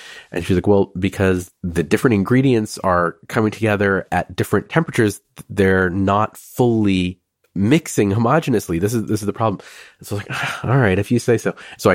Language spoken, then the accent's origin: English; Maharashtra, India; My family is Marathi. We're from Maharashtra.